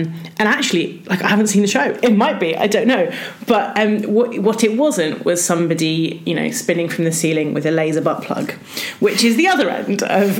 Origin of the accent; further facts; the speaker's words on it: Wolverhampton, West Midlands, United Kingdom; I'm from Wolverhampton, which is, I love you Wolves, but deeply parochial in many ways.